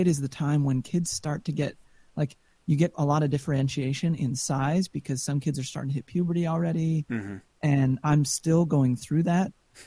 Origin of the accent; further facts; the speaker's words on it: Idaho Falls, Idaho, United States; straight stretch of asphalt on the backside of Longfellow Elementary School in Idaho Falls, Idaho, my hometown.